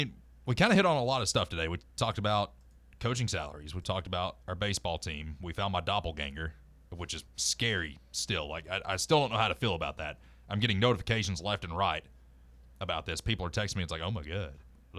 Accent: La Follette, Tennessee, United States; I didn't know what Chick-fil-A was. I was from La Follette.

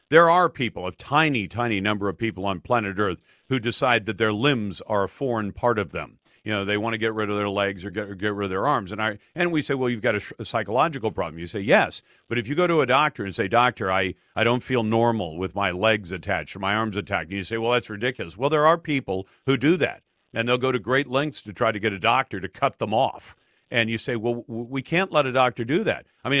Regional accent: United States; I've got a dog in the fight because I'm an American taxpayer

